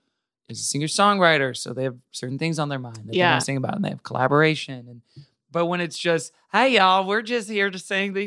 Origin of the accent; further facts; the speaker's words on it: Tulsa, Oklahoma, United States; born there; Yeah, my sister went there, so I was born in Tulsa, Oklahoma.